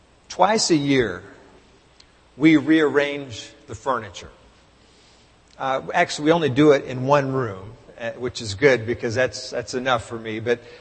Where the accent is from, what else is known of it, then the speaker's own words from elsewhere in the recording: Texas, United States; When I grew up in Texas, which was at the buckle of the Bible Belt, but back in the 60s in the South, people knew the Bible.